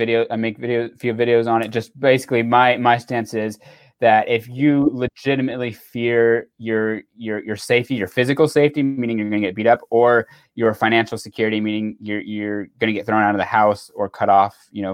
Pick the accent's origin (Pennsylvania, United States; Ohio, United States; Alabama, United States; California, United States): California, United States; I remember I was probably like 8 or 9 years old growing up in California when they had Prop 8